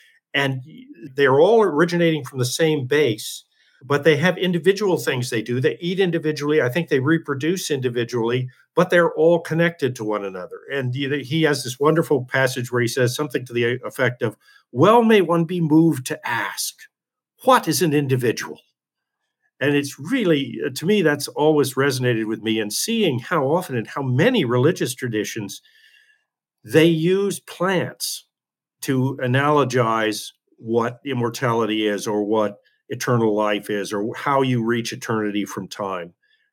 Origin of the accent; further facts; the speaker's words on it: California, United States; If you go where I grew up in California, that was one of my favorite redwoods groves, was a place called Big Basin.